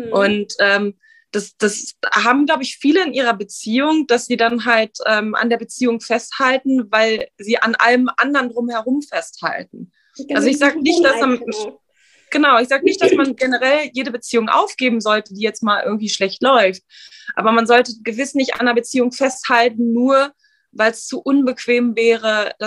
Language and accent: German; Berlin, Germany; ich bin in Berlin aufgewachsen, ich bin in Neukölln aufgewachsen und wir hatten nicht viel.